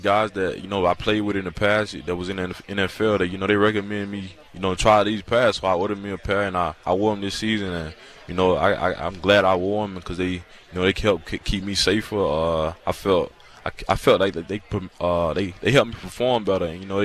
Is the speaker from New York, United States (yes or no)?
no; Alabama, United States; Like I said, I'm from Alabama, so, you know, just not really.